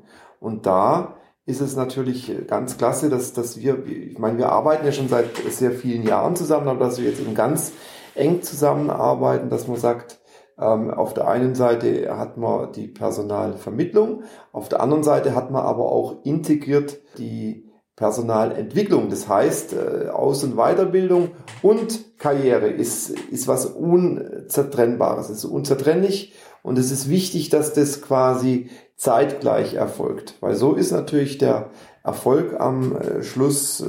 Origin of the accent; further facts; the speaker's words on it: Konstanz, Baden-Württemberg, Germany; Zuerst mal rein theoretisch Verwaltungswissenschaften in Konstanz, wo ich herkomme.